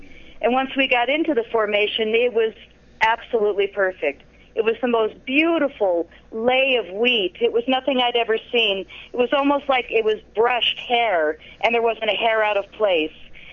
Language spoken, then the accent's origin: English; United States; and I said, what, because I'm American, you're going to tell me this?